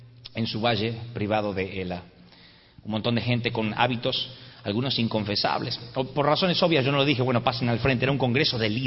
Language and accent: Spanish; Argentina